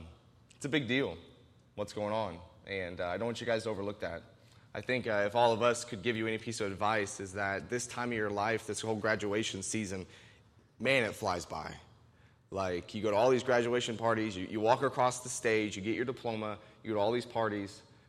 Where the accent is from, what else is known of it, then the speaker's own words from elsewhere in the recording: Greensburg, United States; I grew up in Greensburg, so we just drive around Greensburg for a couple hours just talking and hanging out.